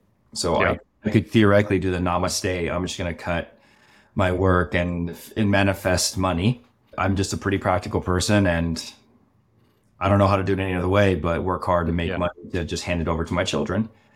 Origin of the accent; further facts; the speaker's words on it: Los Angeles, California, United States; born there; So I was born in Hollywood or Los Angeles and first generation immigrant parents.